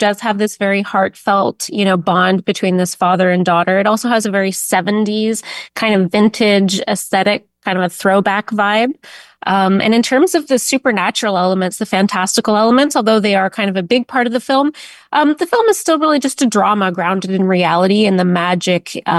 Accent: Kingston, Ontario, Canada; I grew up in Kingston, going to Rideau and KCVI, and I'm a Queens alum as well.

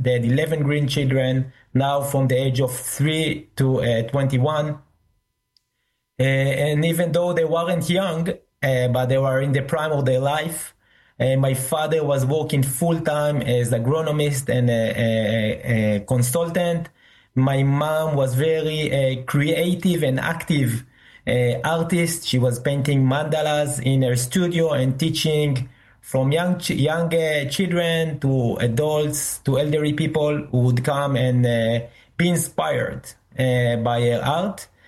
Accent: Binyamina, Haifa District, Israel; Binyamina, in my hometown, in my home, yes.

